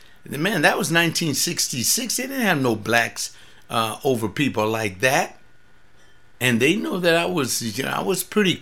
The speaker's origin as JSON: {"language": "English", "town": "Los Angeles", "region": "California", "country": "United States", "tie": "born or raised there", "said": "You have to keep it in mind, I was born and raised in Los Angeles. Had never left the city on anything like that."}